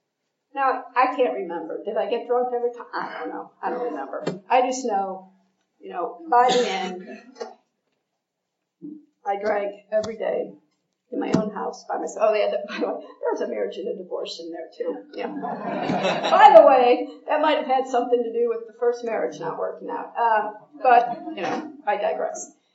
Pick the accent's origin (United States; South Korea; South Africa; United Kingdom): United States; Chicago, Illinois; I lived in Chicago. I'm Irish Catholic from Chicago, so I come by this disease honestly.